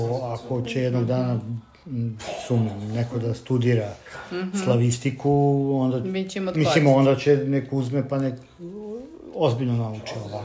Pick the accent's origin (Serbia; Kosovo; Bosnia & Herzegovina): Serbia; Belgrade; Da, Srbije, Beograd.